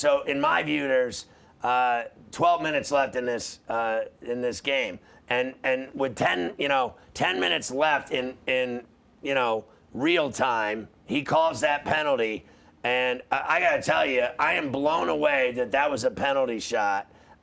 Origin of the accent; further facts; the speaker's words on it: United States; I mean, that is, and obviously we're American, so we're not going to like it.